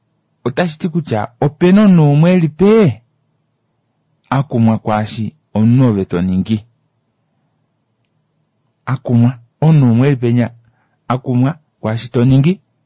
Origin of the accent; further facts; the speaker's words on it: Namibia; I told him, no, I'm from Namibia. I just arrived now here.